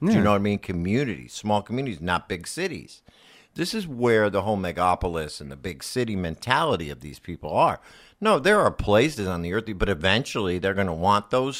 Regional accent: United States; because I'm an American and all that.

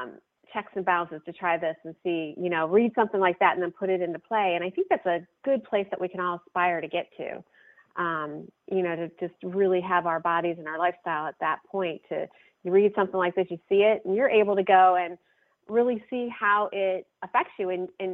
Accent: Midwest, United States; also born or lived in Northeast US; now in Florida, United States; I grew up in the Midwest, upper Northeast, and now down here in Florida.

